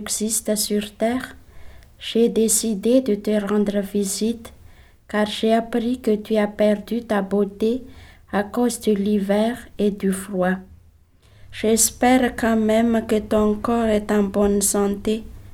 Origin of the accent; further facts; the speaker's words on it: Madagascar; now in Canada; je viens de Madagascar. Je suis venue ici au Canada le mois d'octobre.